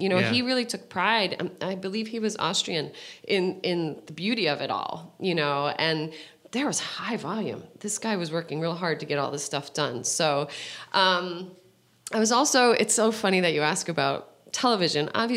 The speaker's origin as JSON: {"language": "English", "town": "Jersey City", "region": "New Jersey", "country": "United States", "tie": "born there", "said": "But I was born in Jersey City, so I'm 100%. I can only say that I'm lucky that I don't have the accent."}